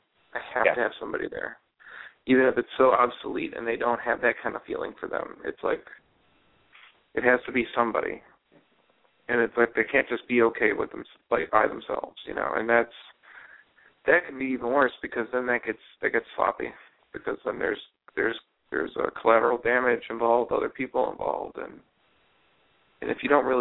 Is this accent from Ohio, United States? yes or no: yes; Cleveland, Ohio, United States; which is something you don't see that growing up in Cleveland very much.